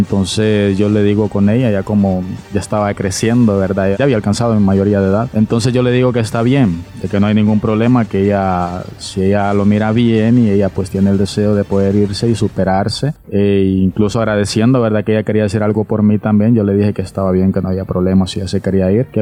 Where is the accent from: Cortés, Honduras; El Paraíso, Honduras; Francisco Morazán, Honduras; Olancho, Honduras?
Cortés, Honduras; San Pedro Sula; born there; Soy nacido en San Pedro Sula, nacido en un hogar disfuncional